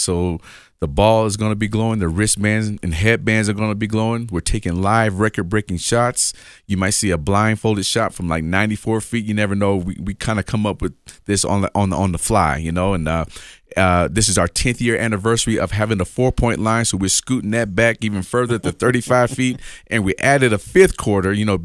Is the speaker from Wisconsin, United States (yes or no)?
no; Las Vegas, Nevada, United States; So I do know about the snow, but I'm from Vegas.